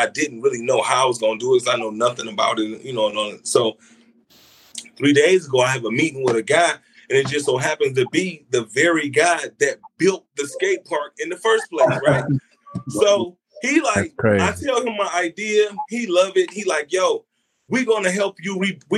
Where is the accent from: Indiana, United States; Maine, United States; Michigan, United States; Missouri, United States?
Michigan, United States; Detroit; born and raised.